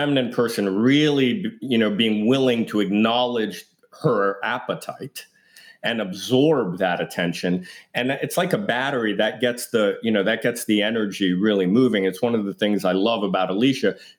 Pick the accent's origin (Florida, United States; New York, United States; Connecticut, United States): New York, United States; I grew up in Greenwich Village in Manhattan, and our neighbors across the hall were gay.